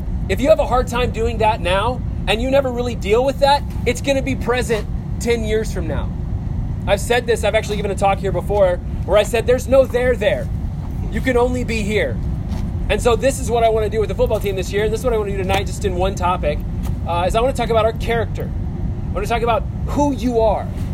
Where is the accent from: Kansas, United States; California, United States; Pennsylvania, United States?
Kansas, United States; But I grew up in Kansas, and when I was in college, I would walk across campus